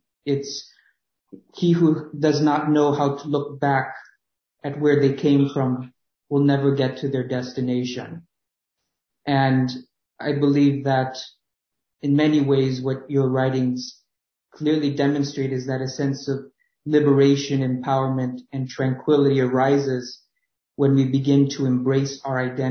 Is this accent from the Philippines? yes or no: yes; Philippines; it does speak to me as a Filipino when it comes to looking back at one's heritage and at one's past.